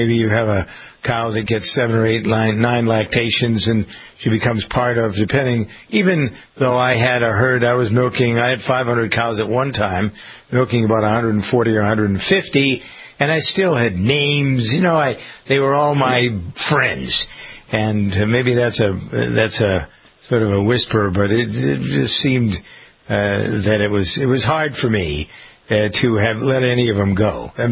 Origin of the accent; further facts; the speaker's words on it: Framingham, Massachusetts, United States; I grew up in Framingham and started working on a dairy farm.